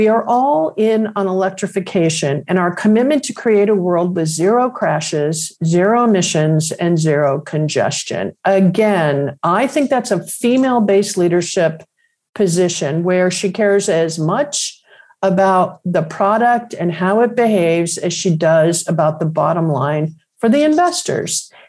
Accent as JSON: {"language": "English", "town": "Detroit", "region": "Michigan", "country": "United States", "tie": "born or raised there", "said": "And I grew up in Detroit and my dad was at Ford Motor Company"}